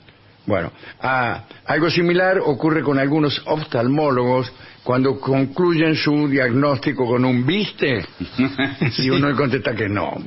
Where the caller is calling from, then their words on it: Buenos Aires, Argentina; de Parque Avellaneda.